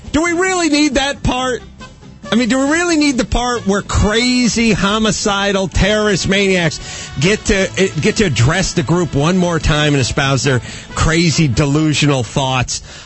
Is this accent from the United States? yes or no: yes; United States; I'm an atheist and I'm offended. This is enough. I'm an American first.